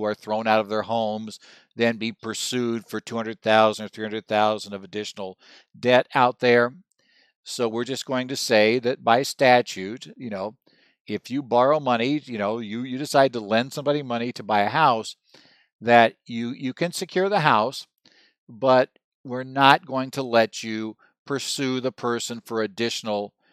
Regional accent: Arizona, United States; My home state here of Arizona probably has the broadest general purpose anti-deficiency statute.

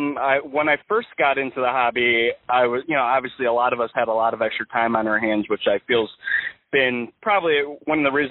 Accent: Connecticut, United States; actually saw him, you know, play growing up in Connecticut, and was able to see him with the New Britain Rockcats

